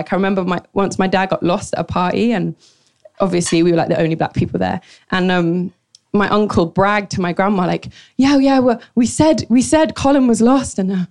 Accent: London, United Kingdom; So I'm from Labbot Grove. My mom's from Belfast and my dad's Jamaican.

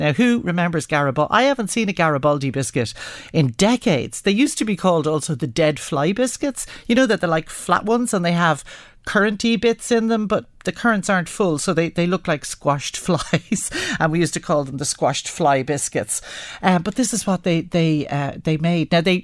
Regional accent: Dublin, Leinster, Ireland; And is it the same as we used to say, growing up in Dublin, a macaroon?

